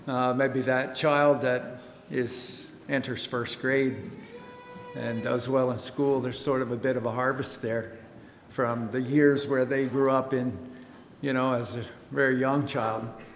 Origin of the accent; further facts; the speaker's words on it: Pennsylvania, United States; I grew up in Lancaster County on a dairy farm, and where we live is very, very different than this.